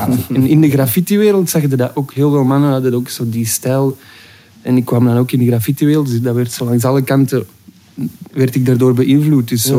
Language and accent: Dutch; Duffel, Flanders, Belgium; now in Antwerp, Belgium; ik heb altijd in Antwerpen gezeten, mijn vrienden zaten hier, maar ik ben oorspronkelijk van Duffel.